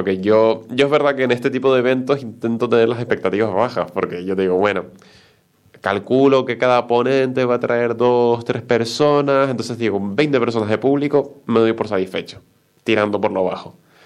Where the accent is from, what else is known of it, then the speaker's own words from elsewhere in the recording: Tegueste, Canary Islands, Spain; yo que soy de Tegueste, está relativamente cerca